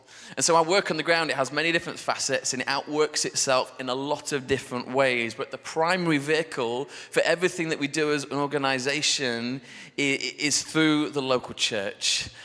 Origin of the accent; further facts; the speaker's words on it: Sheffield, Yorkshire and the Humber, United Kingdom; I'm from Sheffield originally. I grew up in Hillsborough, just a stone throw down the road.